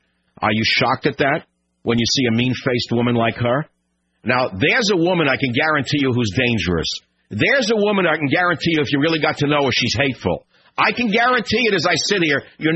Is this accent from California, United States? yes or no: no; New York, United States; I grew up in New York, and let me tell you something.